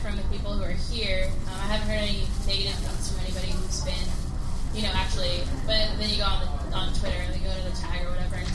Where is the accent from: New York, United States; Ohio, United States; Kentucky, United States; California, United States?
California, United States; Like, girl, I'm from California. I know how expensive it is.